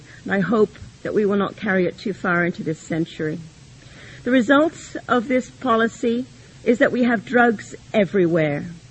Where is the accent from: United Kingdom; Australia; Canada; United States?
Canada; As a Canadian, I'm concerned that our country, which is always the kinder, gentler, freer country in the world, is in danger of losing all of that.